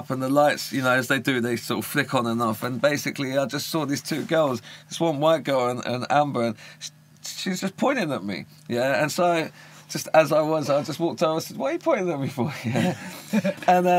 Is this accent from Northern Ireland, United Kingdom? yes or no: no; Tunbridge Wells, South East England, United Kingdom; now in London, United Kingdom; I'm from Tunbridge Wells, Kent, and grew up around there and moved to London. I flitted back and forth. I lived there in Crystal Palace for a little while.